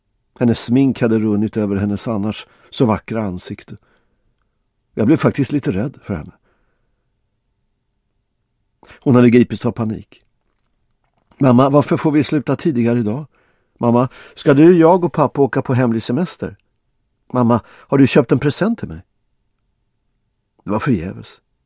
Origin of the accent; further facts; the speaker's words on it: Bosnia & Herzegovina; moved away; Min uppväxt och min barndom i Bosnien har jag vackra minnen av.